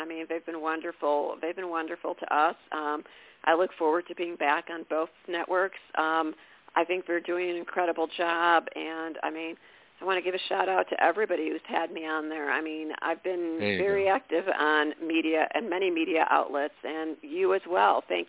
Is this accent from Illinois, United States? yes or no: yes; Illinois, United States; my home state is Illinois, and I'm looking forward to doing some book signings in Illinois.